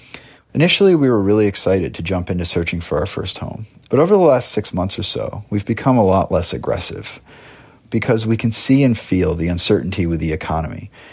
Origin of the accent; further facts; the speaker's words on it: Ridley Park, Pennsylvania, United States; from Ridley Park, Pennsylvania.